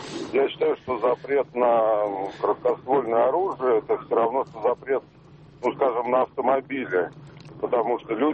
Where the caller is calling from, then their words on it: Moscow Oblast, Russia; я из Московской области.